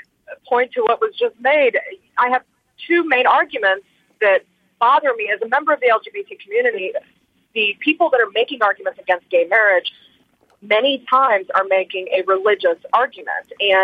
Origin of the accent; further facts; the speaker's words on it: United States; should not be used to determine what civil rights that I have as an American.